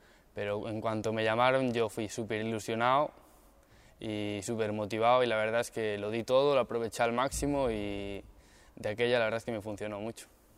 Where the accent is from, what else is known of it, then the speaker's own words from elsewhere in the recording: Boiro, Galicia, Spain; Llegó en un verano, en Boiro, allí en mi pueblo donde soy.